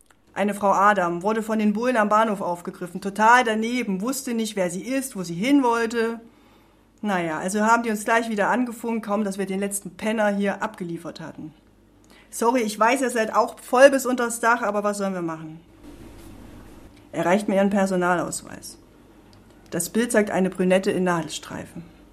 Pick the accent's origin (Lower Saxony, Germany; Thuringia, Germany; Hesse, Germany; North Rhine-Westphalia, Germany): Thuringia, Germany; Erfurt; ich bin eine Erfurter Autorin